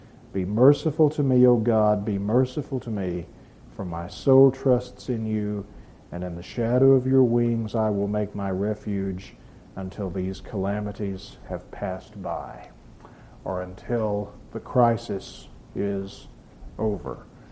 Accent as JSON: {"language": "English", "region": "Texas", "country": "United States", "tie": "born or raised there", "said": "or way out in West Texas to a very beautiful cave beyond my hometown, the Caverns of Sonora"}